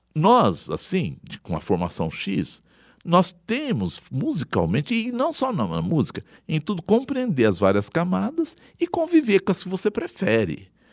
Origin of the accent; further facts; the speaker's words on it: Buritama, São Paulo, Brazil; born there; Fui para minha terra de nascença, Buritama.